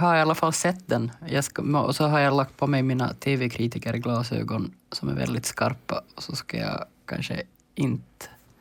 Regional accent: Finland; jag har konstant dåligt samvete för att jag inte har del av mer finskspråkig kultur som finländare ändå.

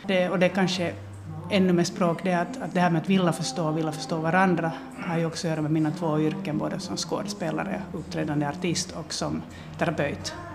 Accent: Finland; Men så här i Finland så ska jag nog säga att min identitet, det första jag tänker på, är inte att jag är finlandssvensk, kanske att jag är svenskspråkig.

